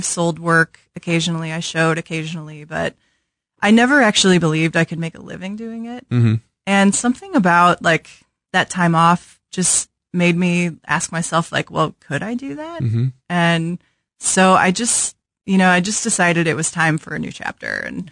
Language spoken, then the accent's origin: English; St. Louis, Missouri, United States; Yeah, I grew up in St. Louis, so okay. I had gone to KU, but Kansas City was kind of a new animal for me.